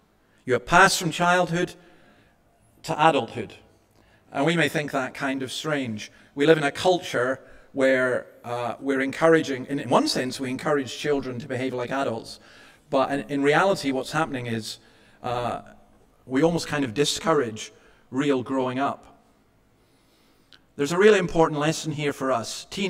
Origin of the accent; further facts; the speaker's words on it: Scotland, United Kingdom; and I'm a Scotsman, I don't cry.